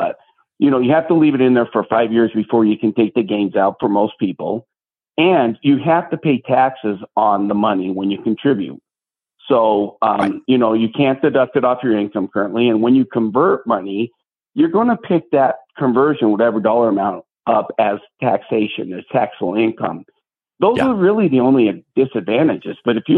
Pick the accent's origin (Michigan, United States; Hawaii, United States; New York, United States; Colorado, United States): Colorado, United States; Denver; Now, our family, because we grew up here in Denver, back in the day, they were all farmers.